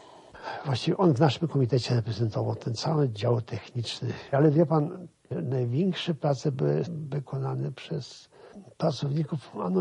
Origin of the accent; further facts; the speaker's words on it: Lviv, Lviv Oblast, Ukraine; Jestem z Lwowa. Tutaj były moje wspomnienia, powiązania jakieś z kulturą tego miasta.